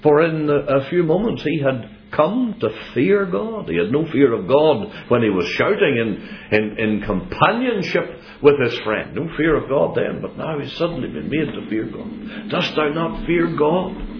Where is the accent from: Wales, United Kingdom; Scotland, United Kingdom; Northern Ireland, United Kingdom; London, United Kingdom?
Northern Ireland, United Kingdom; Not because we come from Northern Ireland where we make big issues out of such matters.